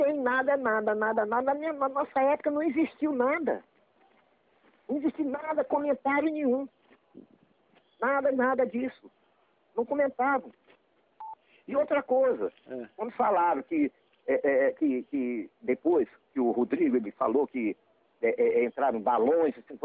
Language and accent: Portuguese; Piauí, Brazil; É, eu sou piauiense.